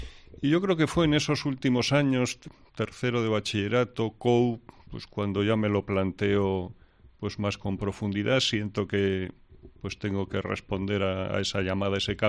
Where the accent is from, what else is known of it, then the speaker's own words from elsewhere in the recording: Pamplona, Navarre, Spain; born there; yo nací en Pamplona. Pues ya hace bastantes años, tantos como 58.